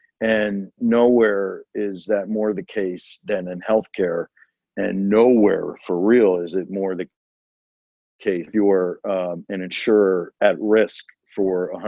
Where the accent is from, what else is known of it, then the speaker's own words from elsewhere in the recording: Detroit, Michigan, United States; I'm a son of Detroit, so I grew up on Motown.